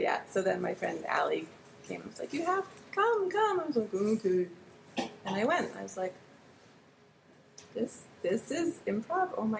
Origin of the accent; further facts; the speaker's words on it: Cherry Hill, New Jersey, United States; I'm from New Jersey. Southern New Jersey. Cherry Hill, New Jersey.